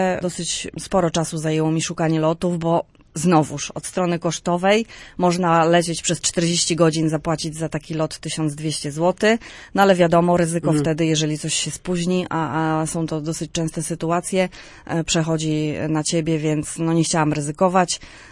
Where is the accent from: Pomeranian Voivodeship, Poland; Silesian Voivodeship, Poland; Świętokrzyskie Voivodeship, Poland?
Pomeranian Voivodeship, Poland; Słupsk; also born or lived in Środa Wielkopolska; now in Wejherowo, Poland; Mieszkam obecnie w Wejherowie. Sprostowanie, Słupszczanka nie od urodzenia, bo urodziłam się w Środzie Wielkopolskiej.